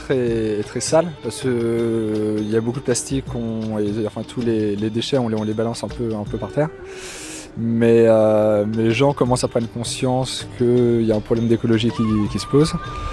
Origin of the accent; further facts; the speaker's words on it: India; Bah écoutez, nous, on vient d'Inde.